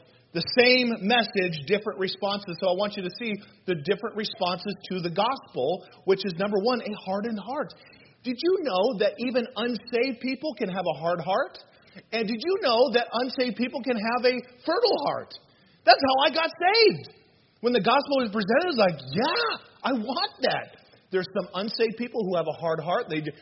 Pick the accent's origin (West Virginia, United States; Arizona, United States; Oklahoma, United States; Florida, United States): Arizona, United States; We lived in out west. We lived in Arizona. And I grew up in Arizona.